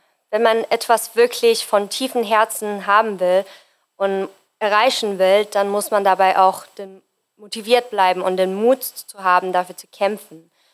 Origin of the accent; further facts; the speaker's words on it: Afghanistan; German is a second language; now in Germany; Ich bin 22 Jahre alt. Ich bin seit Ende 2015, also seit 6,5 Jahren in Deutschland und ich komme ursprünglich aus Afghanistan.